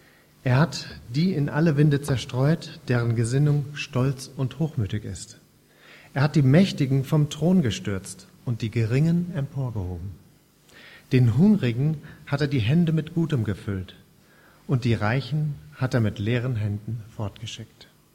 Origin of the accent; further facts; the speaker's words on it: Wetzlar, Hesse, Germany; born there; Geboren bin ich in Wetzlar, aber von neuem geboren hier in Bad Pyrmont.